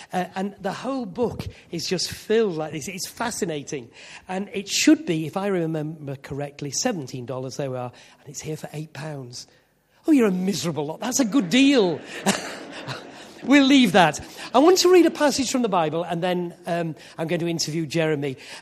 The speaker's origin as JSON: {"language": "English", "region": "Yorkshire and the Humber", "country": "United Kingdom", "said": "I am a Yorkshireman, in case you didn't realise"}